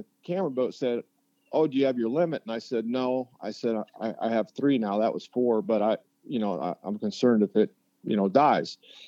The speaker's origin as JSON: {"language": "English", "region": "Wyoming", "country": "United States", "tie": "born or raised there", "said": "I grew up in Wyoming, and then I did a stint in the Army, and I was stationed out west in San Francisco."}